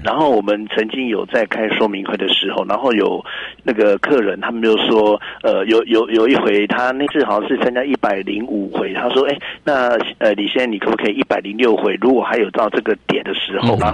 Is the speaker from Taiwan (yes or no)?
yes; Taiwan